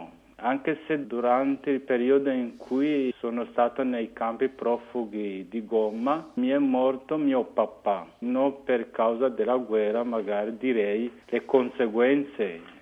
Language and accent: Italian; Rwanda; Italian is a second language; moved away as an adult; now in Italy; Sono in Italia da 14 anni. Avevo circa 23 anni e sono originario del Ruanda.